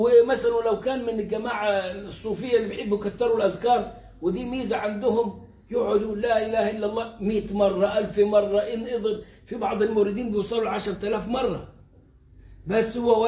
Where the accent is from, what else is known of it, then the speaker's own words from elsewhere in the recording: Egypt; في السبعينات والثمانينات كانت المصيبة دي موجودة عندنا في مصر